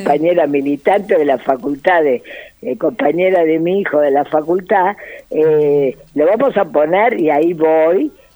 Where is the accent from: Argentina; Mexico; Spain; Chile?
Argentina; Buenos Aires; yo soy muy porteña